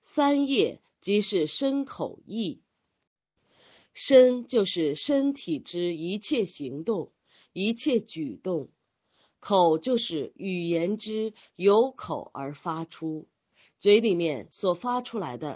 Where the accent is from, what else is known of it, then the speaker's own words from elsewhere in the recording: Sichuan, China; 用我们四川人的话来说，就叫瑜伽。